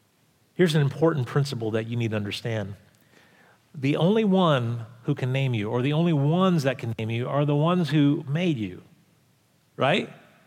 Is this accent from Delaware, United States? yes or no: no; Brooklyn, New York, United States; Yeah, I am. I know. You can't tell with my accent, right, Gigi?